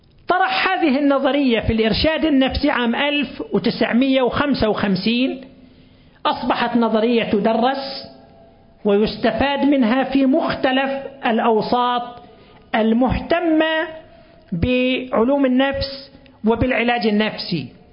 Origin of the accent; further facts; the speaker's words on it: Qatif, Eastern Province, Saudi Arabia; عندنا في القطيف